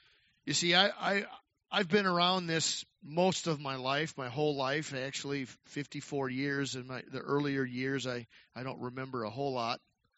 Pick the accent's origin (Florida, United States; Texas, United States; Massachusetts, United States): Texas, United States; I'm from Texas, and I guess … are stubborn and … are stubborn, and I got a combination of both.